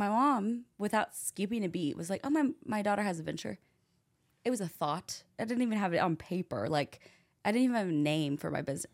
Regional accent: Fayetteville, Arkansas, United States; And because also growing up in Fayetteville, Bentonville is a rival. Like, we're like, F Bentonville.

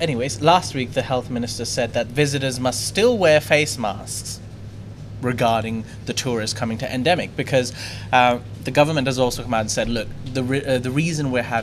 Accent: India; now in Thailand; I travel back to India as a tourist, even though I'm a Indian national. I live in Thailand. My life is here.

